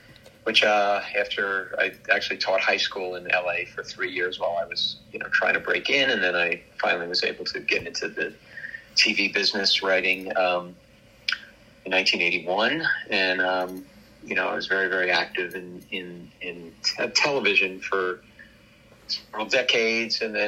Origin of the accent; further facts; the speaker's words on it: Port Washington, New York, United States; also born or lived in Queens, New York; I grew up in Queens, New York until the age of about 10, and then moved to Port Washington, where I went to went through the remainder of elementary school and then junior high at Weber and then Schreiber